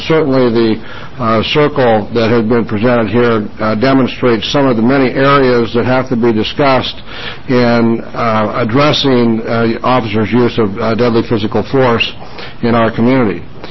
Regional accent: Oregon, United States; But there I am from Central Oregon, and I'm participating with the Attorney General

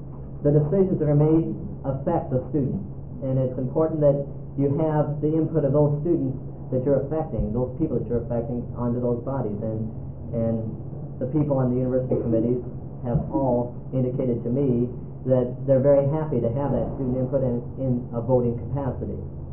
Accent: Lebanon, Oregon, United States; I'm from Oregon State. I'm from Lebanon.

